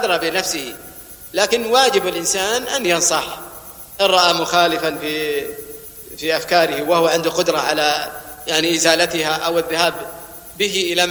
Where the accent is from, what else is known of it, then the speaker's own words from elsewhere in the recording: Saudi Arabia; نستغرب في بلادنا السعوديه كيف يقومون بالتفجير الذي سمعتموه وشاهدتموه